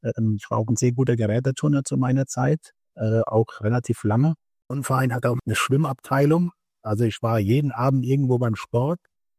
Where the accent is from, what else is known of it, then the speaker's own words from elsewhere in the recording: Elsenfeld, Bavaria, Germany; mein Heimatort ist Elsenfeld